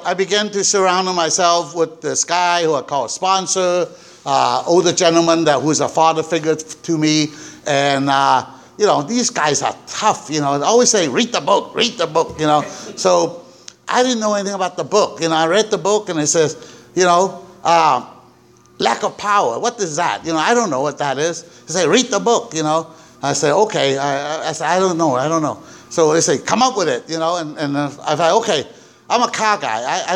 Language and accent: English; California, United States; I'm from SoCal, okay.